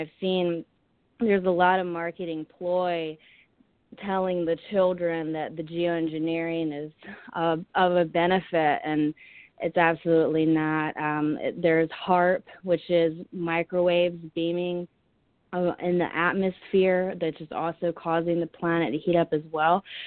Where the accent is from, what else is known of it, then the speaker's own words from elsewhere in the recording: East Coast, United States; I grew up in the United States and basically spent most of my time on the East Coast.